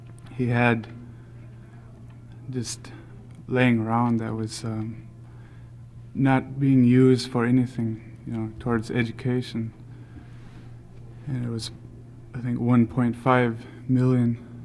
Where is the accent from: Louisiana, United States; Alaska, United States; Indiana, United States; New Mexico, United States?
Alaska, United States; Aniak; I'm from the Aniak area.